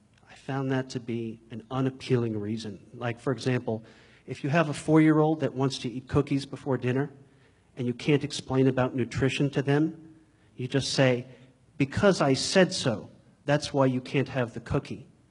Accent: Bronx, New York, United States; moved away; also born or lived in Ohio; I'm originally from the Bronx. And the East Coast Christianity looks nothing like Ohio Christianity. And I've been here for 14 years now.

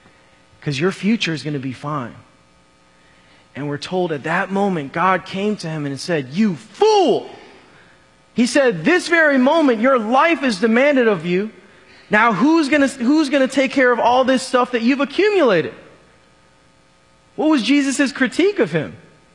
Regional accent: Chicago, Illinois, United States; Back in the 90s, I grew up in Chicago, really in the heyday of Chicago Bulls basketball.

